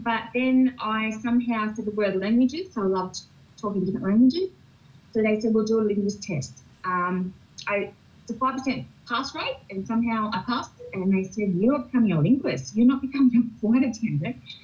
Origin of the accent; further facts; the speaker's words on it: Nowra, New South Wales, Australia; Third generation. My parents are Army. So all I have known and lived and breathed is the defense. So I joined up when I was 19 from Nowra, which is in the south coast of New South Wales.